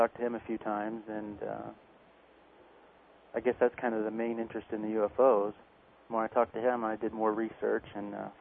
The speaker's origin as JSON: {"language": "English", "region": "Midwest", "country": "United States", "tie": "born there", "lives_now": "Roswell, United States", "said": "No, I was born in the Midwest. I moved here almost exactly 3 years ago."}